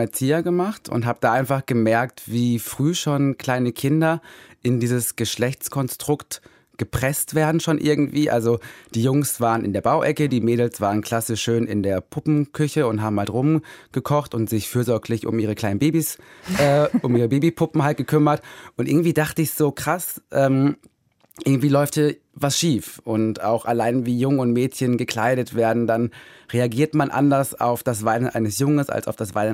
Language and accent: German; Recklinghausen, North Rhine-Westphalia, Germany; Ich bin in Recklinghausen groß geworden, nicht unbedingt eine Großstadt.